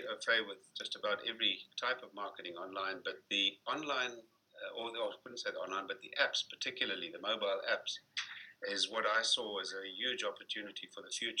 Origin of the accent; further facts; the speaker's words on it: Durban, KwaZulu-Natal, South Africa; down in Durban is my hometown and that's where I'm calling you from at the moment.